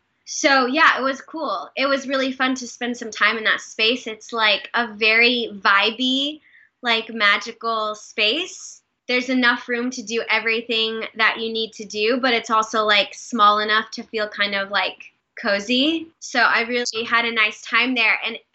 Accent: Nebraska, United States; now in New York City, United States; I mean, I grew up in Nebraska. And then I kind of slowly started to branch out in college. And then once I moved to New York City with indie artists.

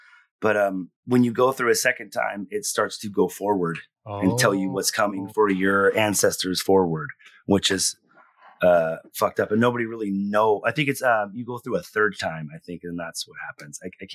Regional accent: California, United States; also born or lived in Pacific Northwest; I am from California, then the Pacific Northwest.

